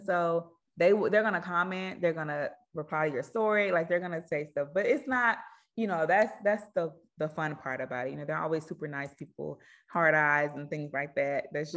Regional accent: Alabama, United States; Well, I'm from Alabama.

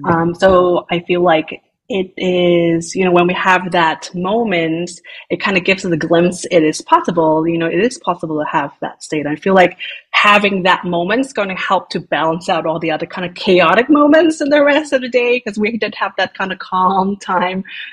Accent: Hong Kong; city people like me, because I come from Hong Kong

